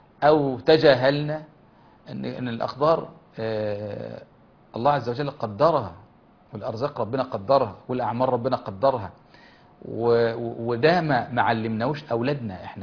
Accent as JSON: {"language": "Arabic", "country": "Egypt", "said": "في الرمضاء درجة الحرارة لما جت عندنا في مصر وتجاوزت 45 والكلام ده"}